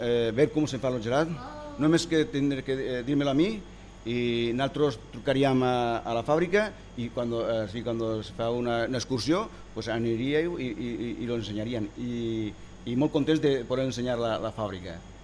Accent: Ibi, Valencian Community, Spain; L'aivense vol dir que som del poble d'Ibi.

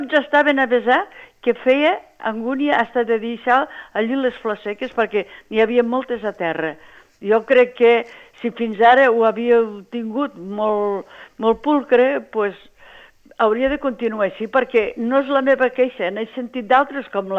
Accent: Falset, Catalonia, Spain; hi vas i nosaltres encara som de Falset

